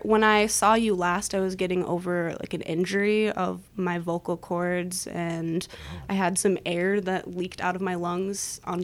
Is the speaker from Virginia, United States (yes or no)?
no; Wisconsin Rapids, Wisconsin, United States; Well, I'm from Wisconsin Rapids, so a truly local artist.